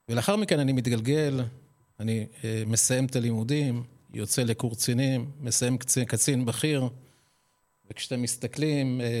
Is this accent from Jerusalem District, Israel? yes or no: no; Haifa, Haifa District, Israel; born there; זוכרים שסיפרתי שנולדתי בחיפה, עיר תחתית, ואדי סליב.